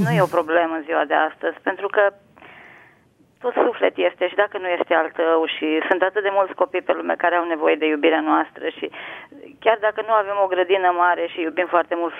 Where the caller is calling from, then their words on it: Timișoara, Timiș County, Romania; Sunt … din Timișoara.